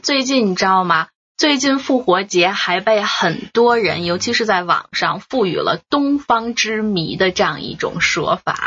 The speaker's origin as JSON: {"language": "Chinese", "country": "Australia", "said": "但是白宫的这个滚鸡蛋和我们澳洲人的，包括如果我们到欧洲去"}